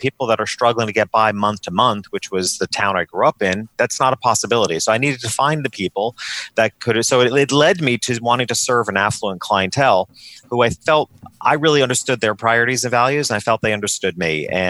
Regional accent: Hopewell Junction, New York, United States; The first few years I tried to build this type of business in my hometown of Hopewell Junction, New York, and it was never going to fly there.

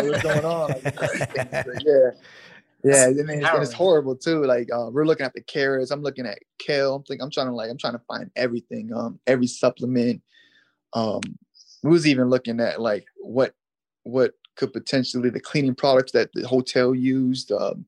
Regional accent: New England, United States; I'm coming from New England and coming to Vegas, and I'm like, I'm dry.

